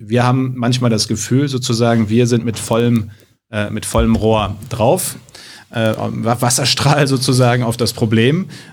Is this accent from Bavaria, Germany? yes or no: no; North Rhine-Westphalia, Germany; Ich komme ja aus dem Münsterland